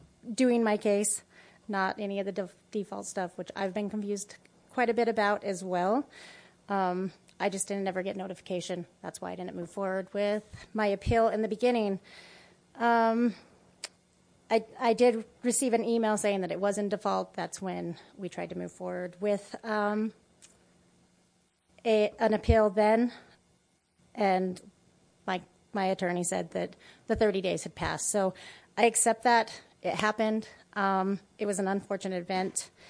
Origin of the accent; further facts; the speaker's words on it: Moab, Utah, United States; But there's my home. I was born and raised in Moab.